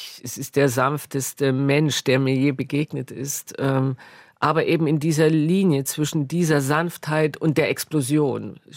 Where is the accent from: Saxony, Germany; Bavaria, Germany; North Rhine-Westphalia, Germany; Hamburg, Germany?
Saxony, Germany; Dresden; so als Ostdeutsche und als Dresdnerin auch.